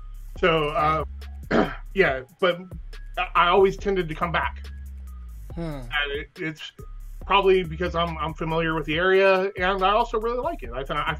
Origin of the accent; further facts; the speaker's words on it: San Bernardino, California, United States; I grew up in the Inland Empire. My first informative years were in downtown San Bernardino. Me and my dad both, we lived right next to like St. Bernardine's down there.